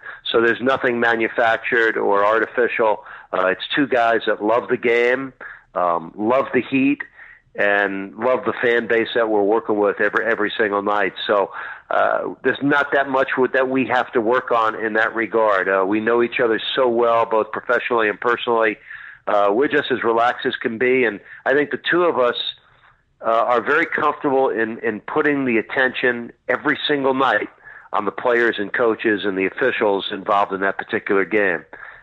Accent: Massapequa, New York, United States; I'm from Massapequa, New York. We grew up on Eastern College basketball and watching the Knicks as kids.

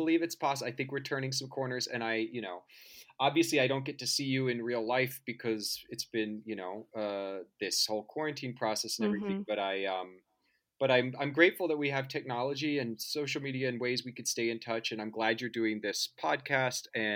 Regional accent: Kansas, United States; I grew up in Kansas, in the suburbs of Kansas City, and I was always entranced by movies and theater.

